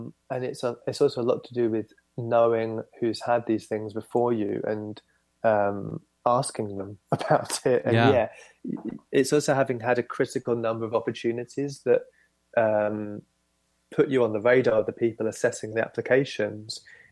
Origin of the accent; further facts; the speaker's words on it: Dartford, South East England, United Kingdom; Yeah, so I grew up in Dartford, which is a suburb. I mean, it's not really a suburb. It's a town on the edge of London.